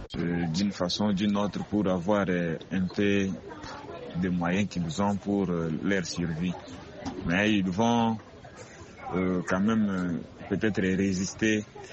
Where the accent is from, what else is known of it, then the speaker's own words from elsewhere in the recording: Kinshasa, DR Congo; Nous avons fêté chez nous en République démocratique du Congo, à Kinshasa, la capitale.